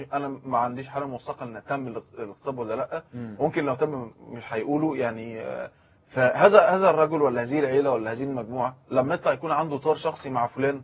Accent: Alexandria, Alexandria Governorate, Egypt; وأنا أسعد يعني أن أنا أكون سيناوي النسبة. نعم. لكن أنا اسكندراني اسما وأصلا يعني.

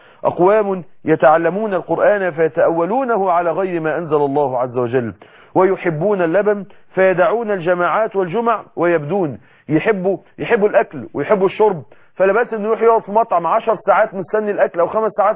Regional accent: Mansoura, Dakahlia, Egypt

